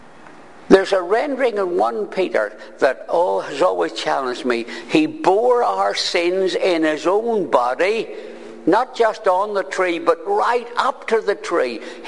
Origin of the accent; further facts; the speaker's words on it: Ireland; And I have often read this, and being Irish, have misunderstood it.